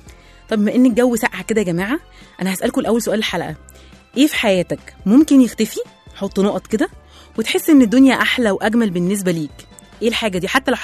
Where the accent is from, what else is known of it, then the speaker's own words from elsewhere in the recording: Egypt; في شويه خرافات كده غريبه احنا بتتحكم في حياتنا كمصريين